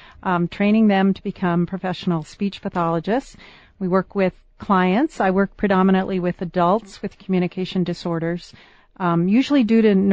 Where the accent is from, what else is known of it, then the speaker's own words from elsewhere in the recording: California, United States; I'm from California, but I came out here for graduate school at the university.